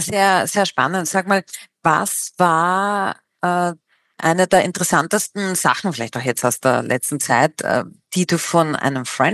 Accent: Austria; Die Jause, ja, also das ist bei uns in Österreich der Kaiserschmarrn, die Torte oder auch die Brettljausen, sagen wir es mal so.

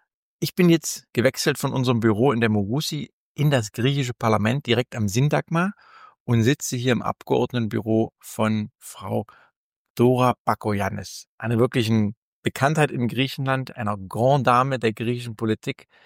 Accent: Germany; Das Ergebnis wird nicht nur Auswirkungen auf mein Heimatland, sondern auf ganz Europa haben.

